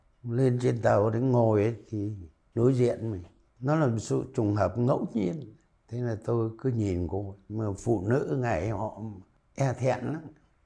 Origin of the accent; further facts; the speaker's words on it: Tuyên Quang, Vietnam; quê tôi vẫn ở Tuyên Quang, nhà vẫn đang Tuyên Quang.